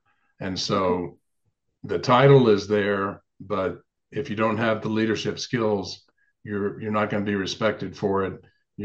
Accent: the South, United States; I mentioned I come from the South. When I was a young boy, I called people older than me sir and ma'am, even if they weren't much older than me.

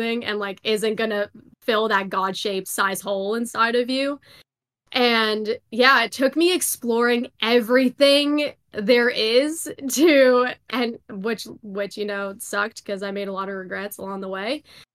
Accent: Long Island, New York, United States; So I grew up in Long Island, New York, and then one day my parents came in and they were like, "We're gonna move to Arizona."

